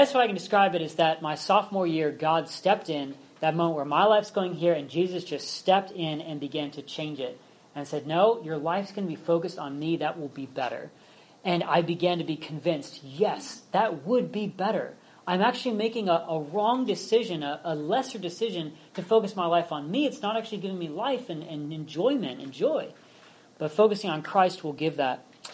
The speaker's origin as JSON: {"language": "English", "region": "Pennsylvania", "country": "United States", "tie": "born or raised there", "said": "That's my hometown, my alma mater."}